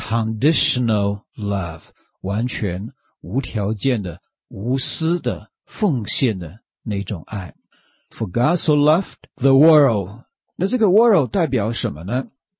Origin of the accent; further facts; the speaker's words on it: China; 希腊人对于爱的分别比我们中国人精确得多。